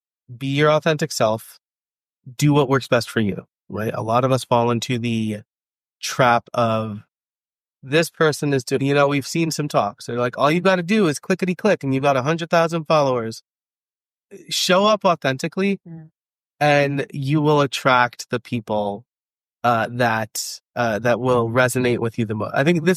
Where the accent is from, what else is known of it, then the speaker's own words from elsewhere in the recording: New York, United States; accent: New York; It was mostly because my New York accent comes out sometimes.